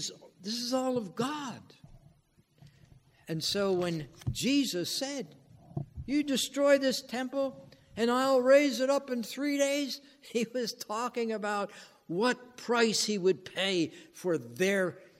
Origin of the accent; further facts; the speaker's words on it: New Jersey, United States; I was reared in South Jersey. I was born in Jersey, but I was reared in Jersey.